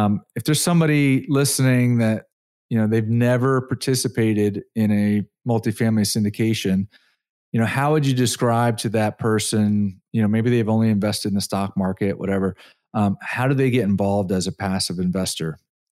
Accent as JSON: {"language": "English", "region": "Connecticut", "country": "United States", "lives_now": "Dallas, United States", "said": "And I'm an East Coast guy. I'm originally from Connecticut, but I've been here 10 years and I don't see it slowing down here."}